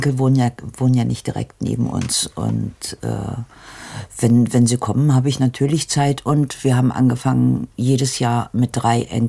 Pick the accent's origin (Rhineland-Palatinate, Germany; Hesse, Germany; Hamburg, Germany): Hesse, Germany; Das war in der Nähe von Darmstadt.